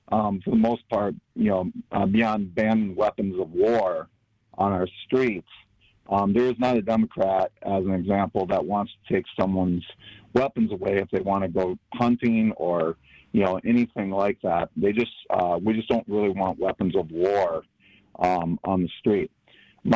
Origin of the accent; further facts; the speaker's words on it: Wisconsin, United States; So, sir, I grew up in Wisconsin, a small town of 2,000 people, and we went to gun safety class.